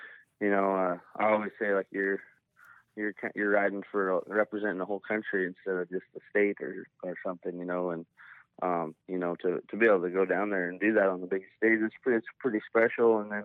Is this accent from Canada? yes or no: yes; Big Valley, Alberta, Canada; In Canada. Yeah. We grew up there. And so I went to school in our little hometown there, Big Valley.